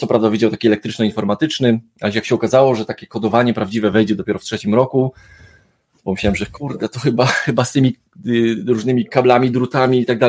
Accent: Tarnobrzeg, Subcarpathian Voivodeship, Poland; pochodzę z mniejszego miasta, pochodzę z Tarnobrzegu

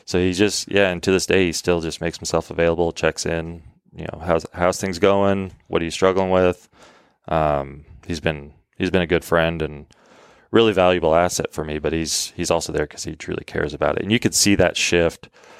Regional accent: Oregon, United States; But then, you know, growing up in Oregon, that's not like growing up in Texas.

